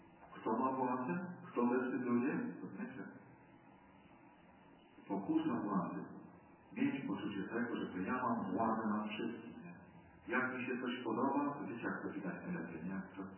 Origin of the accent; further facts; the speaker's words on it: eastern Poland, Poland; accent: eastern; Ja jestem też ze wschodu. Nawet nie tego, że znają Warszawy, że mam akcent wschodni.